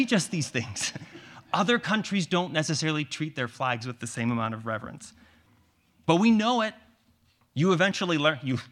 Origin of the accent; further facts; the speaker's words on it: Canada; now in United States; I learned that as a Canadian coming to this country